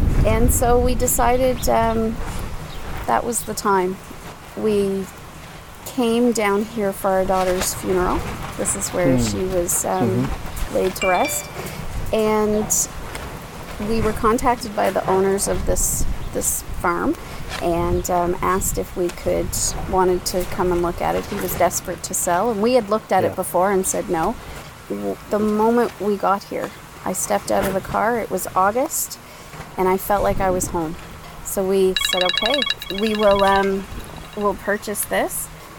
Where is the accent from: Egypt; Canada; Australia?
Canada; Ontario; also born or lived in Newfoundland; I was a city girl. I'm from Newfoundland, but I was raised in Ontario.